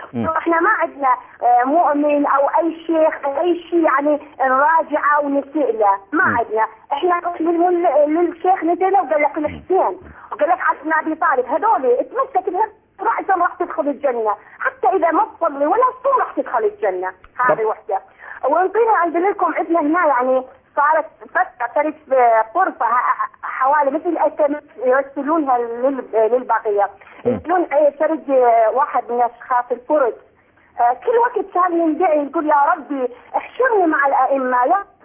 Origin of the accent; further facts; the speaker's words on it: Ahvaz, Khuzestan, Iran; أنا من الأهواز